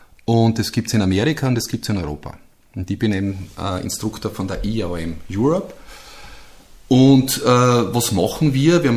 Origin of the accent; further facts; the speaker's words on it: Eibiswald, Styria, Austria; Und wenn ich sage, ich komme aus Eibiswald, dann schauen wir mal an und denken sich, ja, wo ist das? Dann könnte ich sagen, naja, das ist südlich von Graz